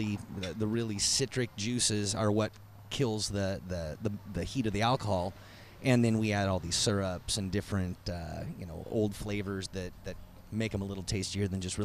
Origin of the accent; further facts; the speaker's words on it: Santa Maria, California, United States; just about an hour and 15 minutes up 101 Santa Maria area.